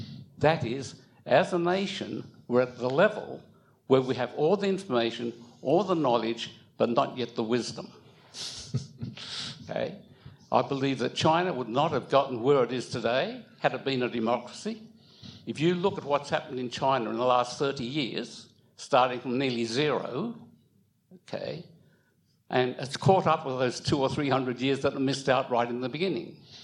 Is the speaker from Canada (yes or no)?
no; Australia; born there; I'm Chinese. I was born in Australia, okay. My parents migrated here in 1928 in the middle of the White Australia policy.